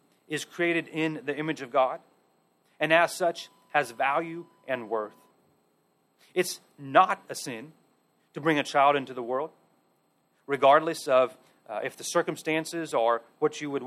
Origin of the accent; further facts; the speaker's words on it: Midwest, United States; Now, I'm from the Midwest, so I can say that. You can't, but I can.